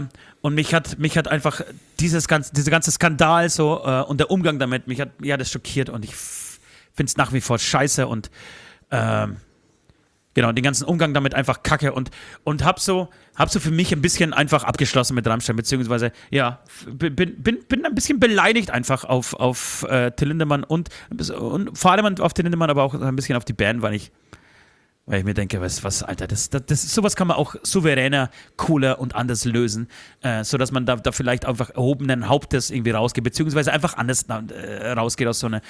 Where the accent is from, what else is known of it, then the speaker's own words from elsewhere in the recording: Dachau, Bavaria, Germany; born there; wir sind dann am nächsten Tag in meiner Geburtsstadt Dichau gefahren